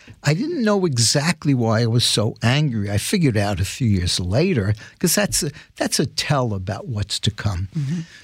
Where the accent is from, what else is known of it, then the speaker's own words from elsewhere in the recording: Bronx, New York, United States; And so I wouldn't trade growing up in the Bronx, although in hindsight, I didn't love growing up there.